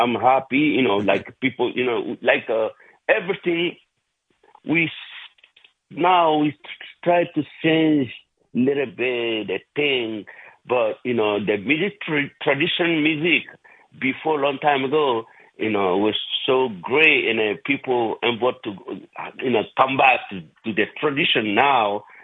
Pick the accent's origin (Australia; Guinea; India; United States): Guinea; from Africa, West Africa, Guinea. Conakry, we have three Guinea in Africa, Guinea Equatorial, Guinea Bissau, Guinea Conakry. I am from there.